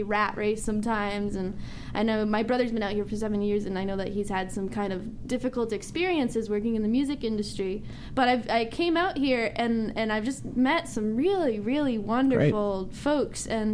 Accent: Ashland, Massachusetts, United States; I'm originally from Ashland, Massachusetts, which is a suburb of Boston.

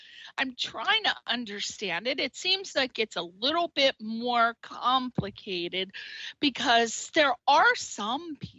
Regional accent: Connecticut, United States; accent: East Coast; I'm from Connecticut.

